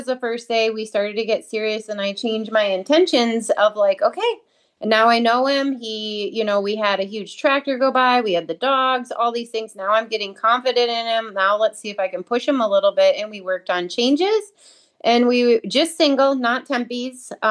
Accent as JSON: {"language": "English", "town": "Murrieta", "region": "California", "country": "United States", "said": "from Murrieta, California"}